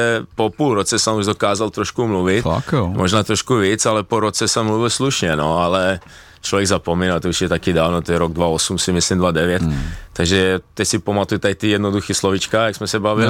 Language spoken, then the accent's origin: Czech; Šabac, Mačva District, Serbia; born there; Czech is a second language; now in Czech Republic; narodil jsem se ano v Šabcu a Šabac je město